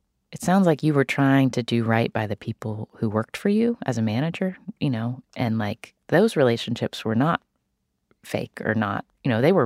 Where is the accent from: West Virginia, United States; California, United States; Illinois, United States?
West Virginia, United States; You know, Mary, I grew up in West Virginia. And one thing that you're sort of taught growing up in West Virginia is that it's really important